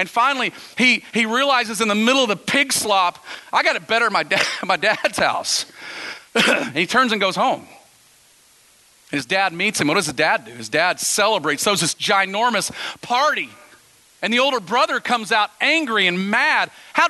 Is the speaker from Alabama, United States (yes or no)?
no; Texas, United States; It's like I grew up in Texas, right? And we had this saying growing up in Texas